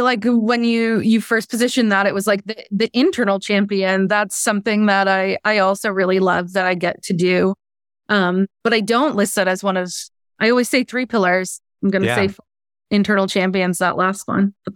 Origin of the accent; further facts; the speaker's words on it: Buffalo, New York, United States; So I am from Buffalo, New York. I went to a super tiny high school.